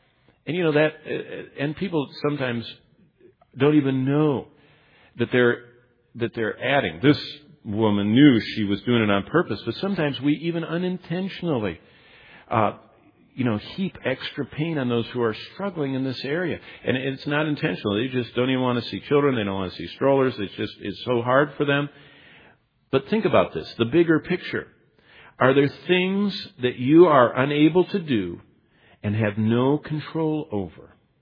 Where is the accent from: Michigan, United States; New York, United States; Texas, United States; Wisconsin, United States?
Michigan, United States; East Lansing; I'm from East Lansing, Michigan.